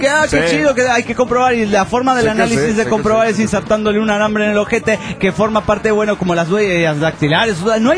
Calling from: Managua, Nicaragua; de Managua, Nicaragua.

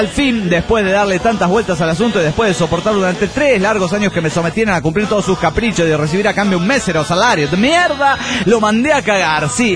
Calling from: La Paz, Bolivia; Hola, amigos … de La Paz, Bolivia.

